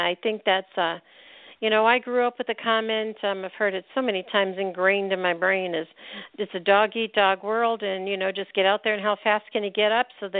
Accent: Northeast, United States; I grew up in the Northeast in the 50s and 60s. That was a lot of the immigrants, you know, time.

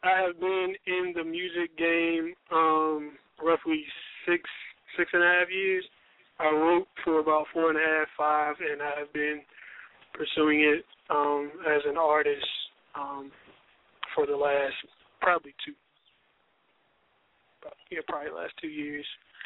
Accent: North Carolina, United States; I am from North Carolina, Wake County area. I will not say my hometown because they're whack.

